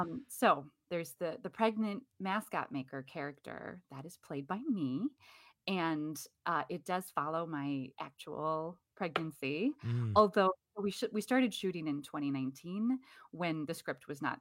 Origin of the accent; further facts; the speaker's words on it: Midwest, United States; You know, as a Midwesterner, I was like, stop, Paul Rubens.